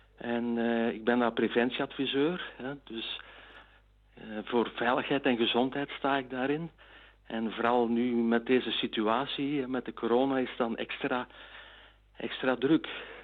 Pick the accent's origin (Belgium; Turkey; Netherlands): Belgium; Vosselaar, Flanders; now in Zondereigen, Belgium; Ja, dus ik zelf ben niet afkomstig van Zonderijgen. Ik ben afkomstig van Vosselaar. Maar een kleine 30 jaar geleden heb ik dan iemand ontmoet uit Zonderijgen, hè, en daarmee getrouwd. En sindsdien woon ik dan in Zonderijgen.